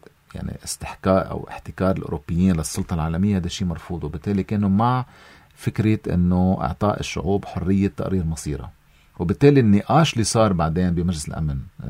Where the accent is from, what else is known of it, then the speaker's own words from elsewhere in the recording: Lebanon; نحن اليوم كلبنانيين